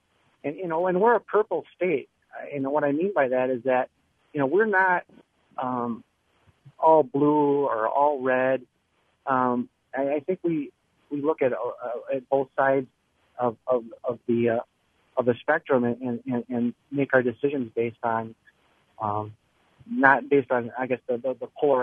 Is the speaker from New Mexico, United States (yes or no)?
no; Spring Green, Wisconsin, United States; also born or lived in Platteville, United States; now in La Crosse, United States; I was born in Platteville, grew up in Spring Green, and all my family came from southwestern Wisconsin.